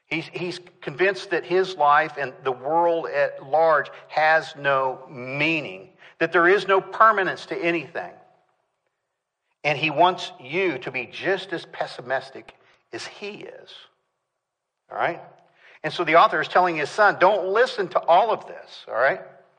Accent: Kansas, United States; I'm from Kansas, and believe me, it is windy there, all right?

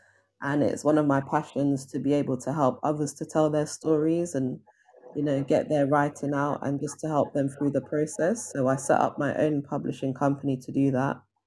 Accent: London, United Kingdom; So I'm from London in the UK, so specifically West London. I was born and bred here, and I've lived here all my life.

